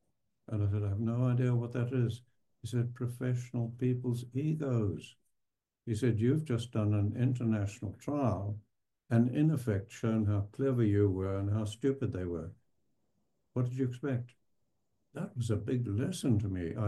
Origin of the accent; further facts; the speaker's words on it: England, United Kingdom; accent: English; They would attack me, my motive, my English accent, the cap I wore.